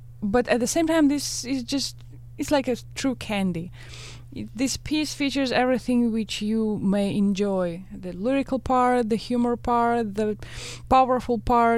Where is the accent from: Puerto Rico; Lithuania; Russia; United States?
Russia; Izhevsk, Udmurt Republic; It's called Ijevsk.